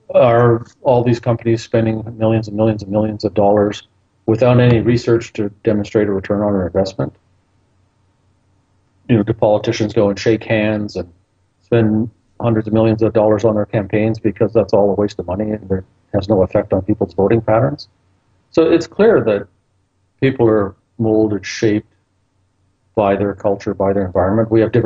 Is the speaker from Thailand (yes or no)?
no; Canada; growing up in Canada